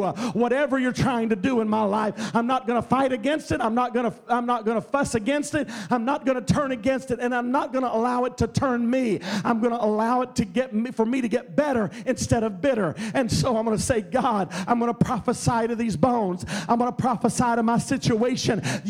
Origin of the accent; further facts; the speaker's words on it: Texas, United States; My dad used to tell me, we're from Texas, okay?